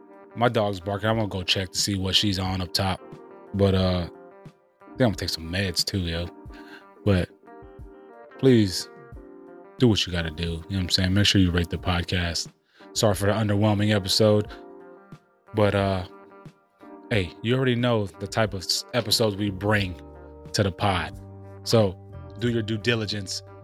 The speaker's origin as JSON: {"language": "English", "region": "California", "country": "United States", "tie": "born or raised there", "said": "We deal with wildfires annually growing up in Cali"}